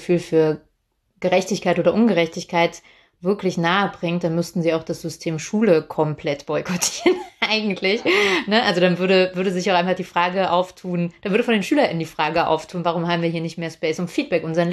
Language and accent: German; Rhineland-Palatinate, Germany; Ich bin in Hunsrück aufgewachsen, wo nicht so wahnsinnig viel passiert ist.